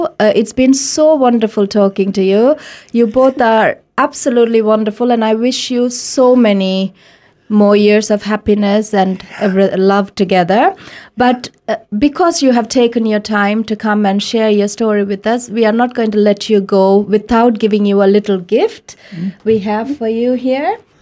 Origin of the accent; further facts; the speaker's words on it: Sri Lanka; Yes, and you know, I'm from Sri Lanka